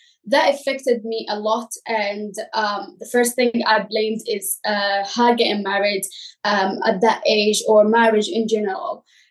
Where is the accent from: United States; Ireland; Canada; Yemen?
Yemen; now in United Kingdom; I'm from Yemen. I live in the UK.